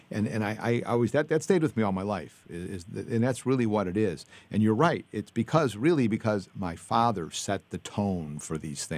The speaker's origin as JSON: {"language": "English", "town": "Chicago", "region": "Illinois", "country": "United States", "tie": "born or raised there", "said": "I mean, I know I grew up in Chicago on the South Side, and there was a lot of early masses."}